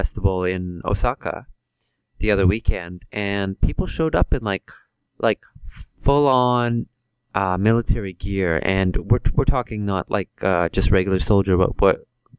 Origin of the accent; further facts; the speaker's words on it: Canada; I'm from Canada, so the military surplus store in Canada is very similar